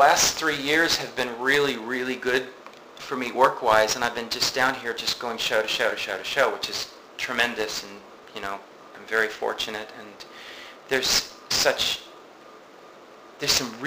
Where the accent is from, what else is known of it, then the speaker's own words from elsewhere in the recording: Tampa, Florida, United States; I'm from Tampa, so Tampa's not a small town, but it's not a big town.